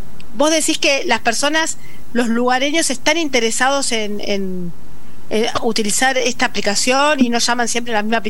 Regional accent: Luján, Buenos Aires Province, Argentina; Claro, yo soy de Luján.

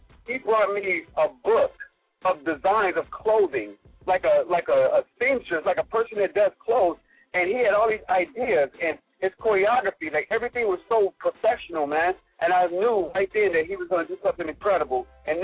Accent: Cincinnati, Ohio, United States; I'm from Cincinnati, Ohio, man. And I do what I love to do every single day.

